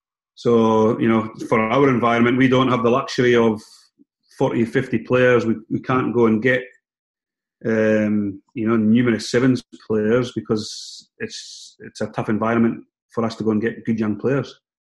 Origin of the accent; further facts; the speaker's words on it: Scotland, United Kingdom; growing up in Scotland, you know, through the 80s